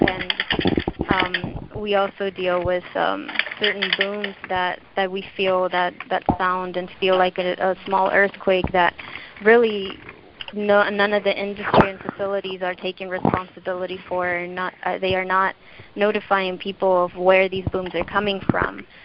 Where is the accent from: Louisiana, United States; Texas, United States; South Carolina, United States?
Texas, United States; Houston; I'm from Houston, Texas, and I grew up in the community of Manchester, which is in the toxic east end of Houston.